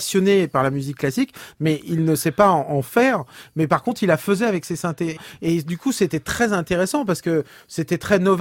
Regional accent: Brittany, France; parce que déjà je suis breton et que je suis né avec la musique celtique.

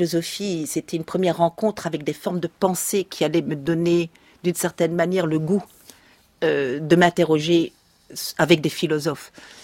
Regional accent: Belgium; Voilà, je suis belge. Je viens d'avouer, si on n'avait pas encore entendu, que j'étais belge.

